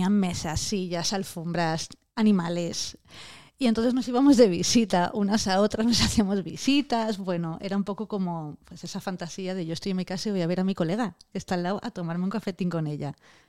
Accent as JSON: {"language": "Spanish", "town": "Avilés", "region": "Asturias", "country": "Spain", "tie": "born or raised there", "said": "Pues mira, yo crecí en Versalles, que es un barrio obrero de la ciudad de Avilés."}